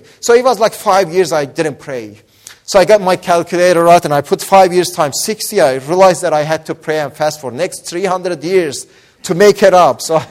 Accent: Iran; English is a second language; moved away; also born or lived in Australia; And living in Australia, I looked back my country, Iran, that I saw this infidel

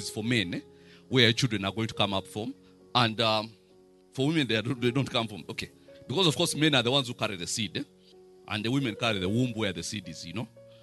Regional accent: Hoima, Western Region, Uganda; Now I remember when I was growing up in Hoima, we knew only two Muslim families. Two. Everybody else was either Catholic or Protestant.

